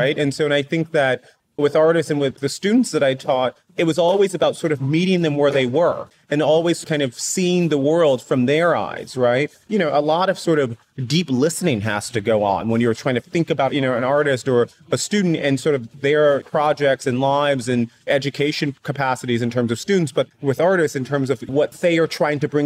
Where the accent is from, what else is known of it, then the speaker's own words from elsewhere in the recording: Chicago, Illinois, United States; now in New York, United States; I grew up in Chicago. I was super interested in politics.